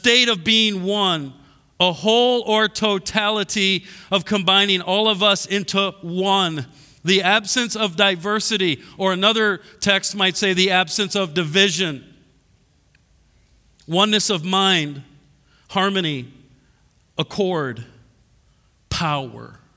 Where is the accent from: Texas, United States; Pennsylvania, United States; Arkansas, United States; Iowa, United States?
Iowa, United States; Okay. I like how it kind of tailors off and so I'm from Iowa. It's a lot of corn and beans.